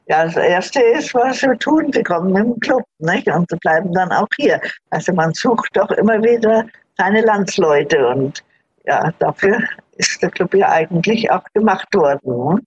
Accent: Selb, Bavaria, Germany; aber die Heimat ist immer noch in Deutschland. Ich komme aus Selb, Oberfranken, aus der Porzellanstadt

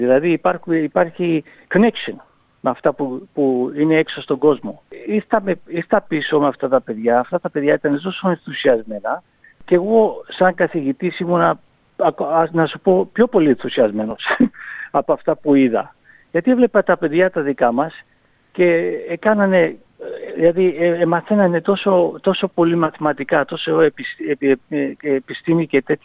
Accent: Australia; γιατί μετανάστης εδώ, ήταν δύσκολα μεγαλώνοντας εδώ στην Αυστραλία

